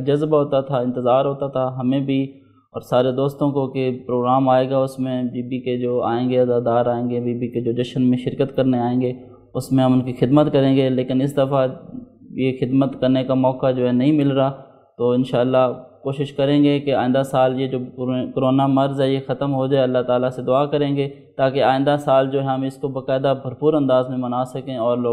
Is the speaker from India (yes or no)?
no; Chichawatni, Punjab, Pakistan; میرا تعلق چچے وطنی سے ہے